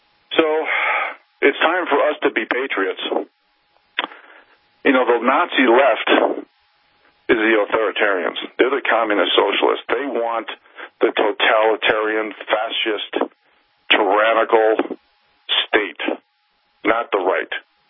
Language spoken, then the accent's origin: English; New York City, New York, United States; And New York police, I'm from New York City, so I'm calling you out on this.